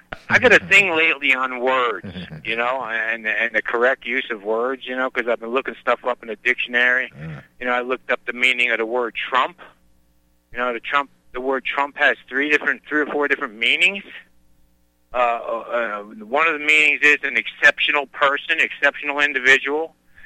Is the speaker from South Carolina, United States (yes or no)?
no; Passaic, New Jersey, United States; born there; now in Colorado, United States; I was born in Passaic, New Jersey.